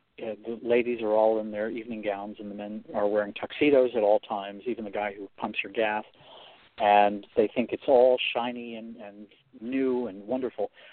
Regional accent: Randolph, New Jersey, United States; also born or lived in Minneapolis, Minnesota; I grew up in suburban New Jersey, Morris County, New Jersey, in a little town called Randolph, and had a lovely childhood there.

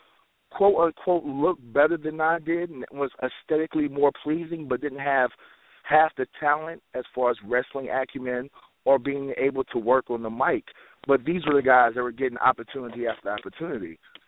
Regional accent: the Carolinas, United States; I grew up on NWA wrestling. You know, I'm from the Carolinas, grew up watching Crockett Promotions and watching it on Saturday nights at 6:05 Eastern.

